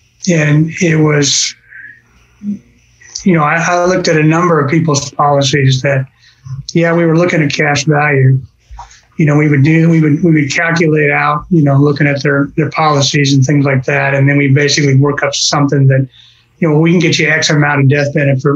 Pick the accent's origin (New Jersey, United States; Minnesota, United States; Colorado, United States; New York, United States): Colorado, United States; also born or lived in Tulsa, Oklahoma; Actually, I grew up in Colorado.